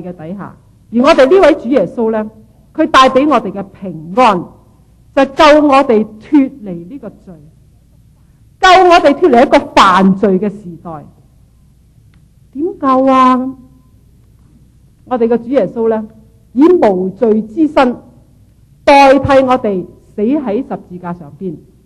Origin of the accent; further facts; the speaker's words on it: Guangdong, China; 我哋广东人嗰啲讲闹人嘅说话真系好厉害